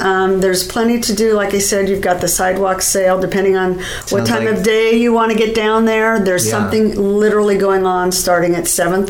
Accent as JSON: {"language": "English", "town": "Aurora", "region": "Oregon", "country": "United States", "tie": "born or raised there", "said": "You know, it's funny because I grew up in Aurora. I went to North Marion."}